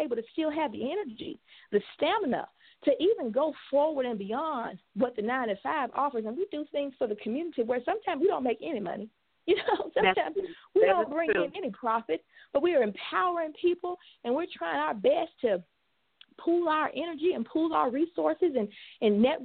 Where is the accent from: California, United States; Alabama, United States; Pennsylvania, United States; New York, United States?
Alabama, United States; I know I'm from Alabama, and we would call a child that's not the oldest or not the youngest, we would call her the knee baby. That's the word we would use in Alabama.